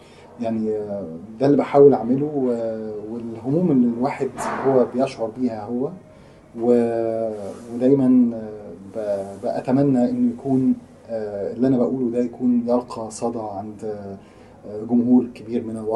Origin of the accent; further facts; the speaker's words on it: Egypt; والله أنا فنان مصري